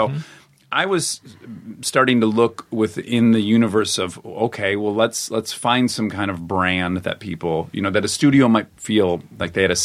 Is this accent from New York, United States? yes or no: no; Detroit, Michigan, United States; Yes. I'm from Detroit. Both parents worked in the automotive industry.